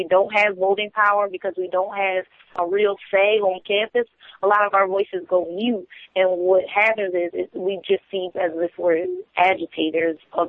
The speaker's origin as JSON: {"language": "English", "town": "Philadelphia", "region": "Pennsylvania", "country": "United States", "said": "And the reason why I say that is because I'm from North Philadelphia. I am in the community, but I'm also a student at Temple University"}